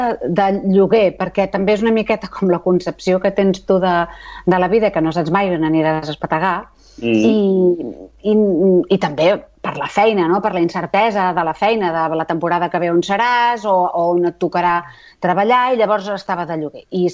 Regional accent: Sabadell, Catalonia, Spain; Jo vaig néixer a Sabadell. Jo soc de Sabadell. Jo vaig néixer a la clínica Santa Fe, quan abans es deia Santa Fe, que és aquella part del Taulí, i això, i sóc nascuda a Sabadell

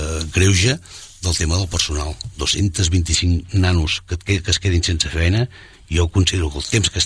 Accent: Sabadell, Catalonia, Spain; tots som gent de Sabadell, tots som empresaris de Sabadell de tota la vida

